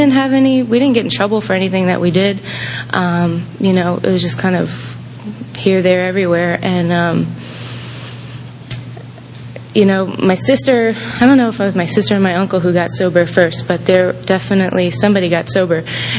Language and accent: English; St. Petersburg, Florida, United States; I'm from St. Pete. I have an older sister who's here and a twin brother who's here.